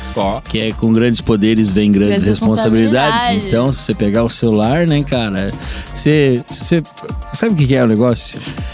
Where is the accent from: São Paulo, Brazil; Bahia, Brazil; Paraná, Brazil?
Paraná, Brazil; Eu sou do Paraná, mas eu acho que o meu pai deve ser gaúcho.